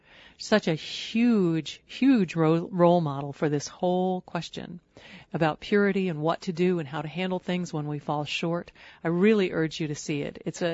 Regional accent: Georgia, United States; Recently, I've been starting my training to become an abstinence speaker in the public schools in my home state in Georgia.

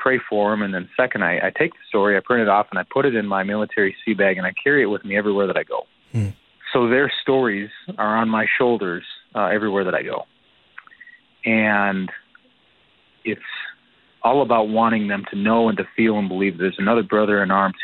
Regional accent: St. Louis Park, Minnesota, United States; Yeah, I grew up here in St. Louis Park, Minnesota.

